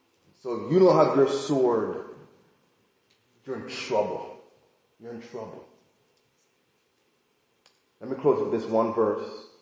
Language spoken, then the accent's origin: English; Jamaica; moved away; I was a kid growing up in Jamaica, listening to him, in Jamaica, and then, came here